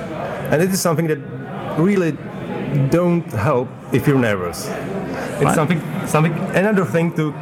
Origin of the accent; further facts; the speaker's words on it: Czechia; English is a second language; I come from Czech Republic